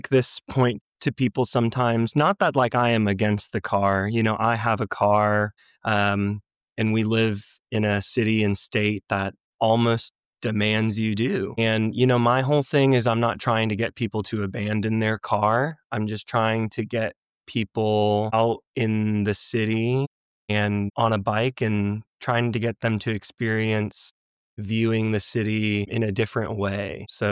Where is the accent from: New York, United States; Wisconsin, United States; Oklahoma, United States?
Oklahoma, United States; Oklahoma City; I'm 32 years old, born and raised in Oklahoma City.